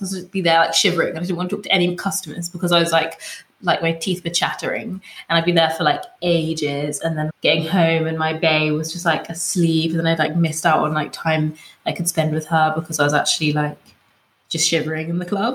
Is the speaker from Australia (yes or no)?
no; London, United Kingdom; because I'm also from London, like I find it easier to talk to people